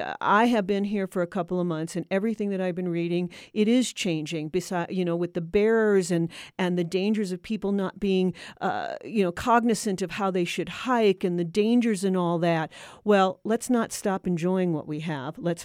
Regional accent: Los Angeles, California, United States; also born or lived in Chicago; I'm from big cities. I was from Los Angeles. I was from Chicago.

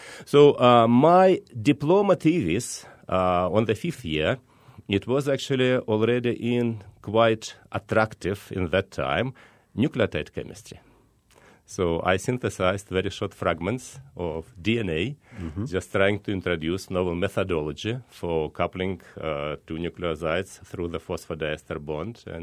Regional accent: Moscow, Russia; born there; English is a second language; I was born in Moscow, Russia, and got my education in Moscow State University

